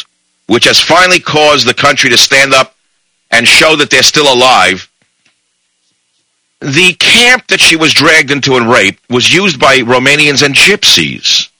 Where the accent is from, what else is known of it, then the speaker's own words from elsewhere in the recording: Bronx, New York, United States; Well, that's very nice, but I'm from the Bronx.